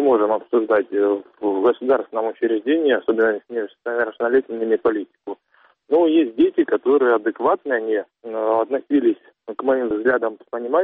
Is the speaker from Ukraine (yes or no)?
yes; Crimea, Ukraine; Я родился в Крыму, я жил в Крыму. Крым – это мой дом, и я не понимаю, почему я должен отсюда уезжать, даже если сюда пришла Россия. Это моя родина